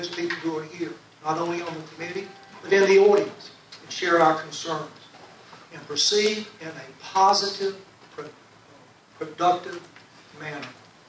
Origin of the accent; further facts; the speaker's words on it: Wilmington, North Carolina, United States; I have a unique position of being born and raised in Wilmington.